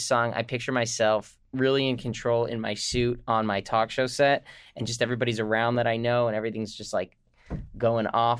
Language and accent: English; California, United States; I'm from the Valley.